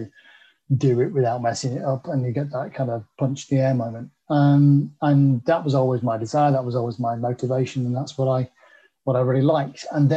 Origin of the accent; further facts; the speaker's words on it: Derby, East Midlands, United Kingdom; And then Derby's my hometown, and to do the breakfast show back to my hometown, which again I did for about 9 years all told, was just a great honour and was great fun.